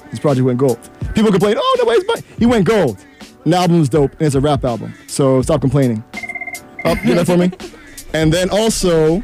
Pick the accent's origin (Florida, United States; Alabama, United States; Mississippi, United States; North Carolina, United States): Florida, United States; Miami; The thing is, I'm from Miami, and all these holiday movies all take place where there's like snow